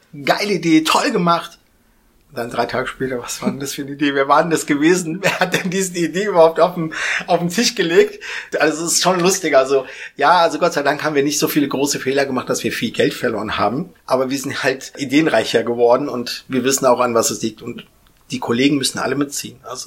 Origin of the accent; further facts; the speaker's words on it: Aschaffenburg, Bavaria, Germany; Also wir kommen ja fast alle aus Aschaffenburg